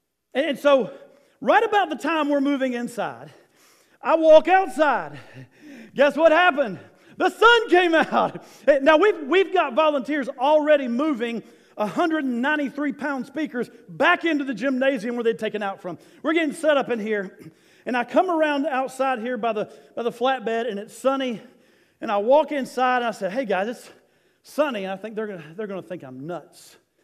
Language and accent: English; Tennessee, United States; I'm from East Tennessee, that's where my family's from, 4 generations back.